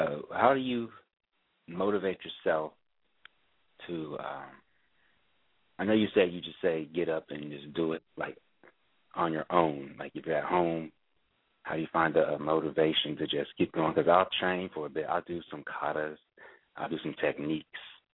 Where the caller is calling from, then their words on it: Raleigh, North Carolina, United States; I'm calling from Raleigh.